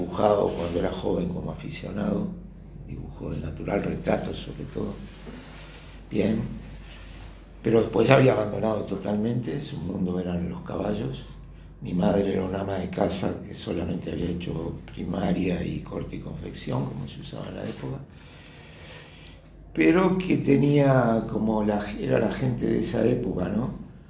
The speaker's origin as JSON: {"language": "Spanish", "region": "Montevideo", "country": "Uruguay", "tie": "born or raised there", "said": "nací acá en Montevideo en el año 49 y viví en el Buceo, en La Unión y en el Cordón. Durante la década de 60 viví en esos tres lugares. Eran barrios."}